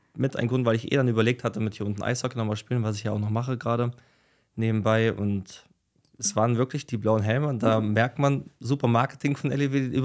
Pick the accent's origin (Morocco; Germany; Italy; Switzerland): Germany; Kassel, Hesse; Ich komme ja ursprünglich auch aus Kassel, habe dann da auch Eishockey gespielt